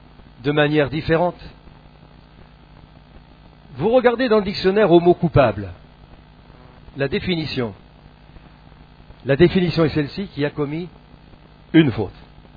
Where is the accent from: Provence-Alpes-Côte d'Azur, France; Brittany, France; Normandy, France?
Normandy, France; Rouen; Alors que j'arrivais sur Rouen, parce que je suis natif de Rouen